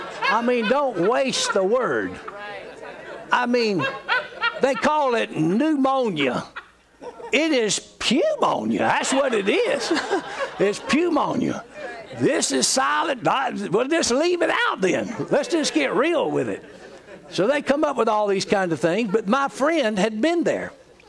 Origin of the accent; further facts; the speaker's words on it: Georgia, United States; because I come from Georgia